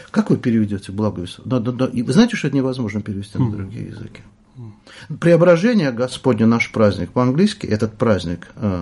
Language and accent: Russian; Baku, Azerbaijan; moved away as an adult; Во-первых, я родился в Баку. Я в 20 лет уже не был на родине, но в том Баку, в котором я прожил до 40 лет, там жило десятки национальностей, многонациональный, интернациональный город.